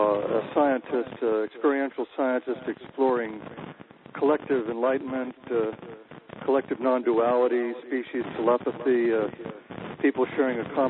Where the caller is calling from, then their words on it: Puerto Vallarta, Jalisco, Mexico; Yes, I'm in Puerto Vallarta, Mexico.